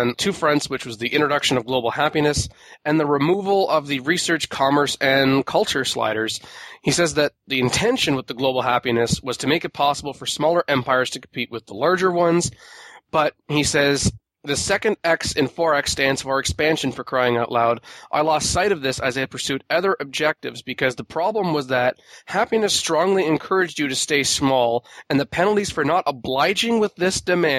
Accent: Canada; I'm Canadian.

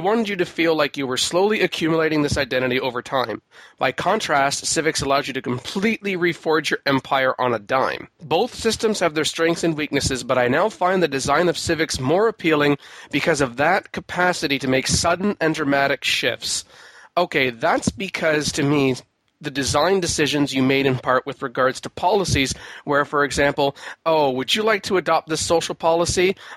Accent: Canada; I'm Canadian.

